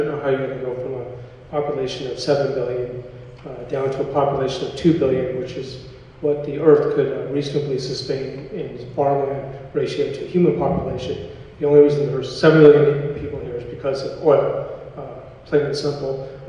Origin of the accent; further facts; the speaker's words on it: New York City, New York, United States; I say this as a New Yorker. I live on 72nd Street.